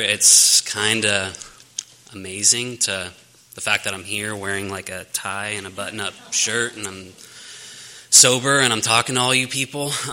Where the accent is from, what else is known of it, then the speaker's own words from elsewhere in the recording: Mission Viejo, California, United States; born and raised in Orange County, Mission Viejo, California, which is a pretty nice place. I wasn't from the streets.